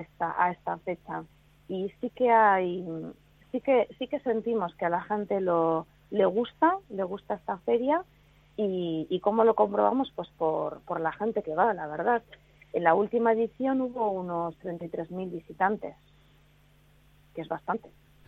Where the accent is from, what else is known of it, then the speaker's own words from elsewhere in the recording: Bilbao, Basque Country, Spain; los demás somos de fuera. Yo, por ejemplo, soy de Bilbao.